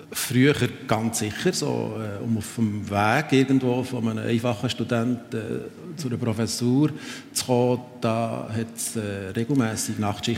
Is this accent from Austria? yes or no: no; Switzerland; accent: Swiss; mein Akzent ist unverändert schweizerisch gefärbt.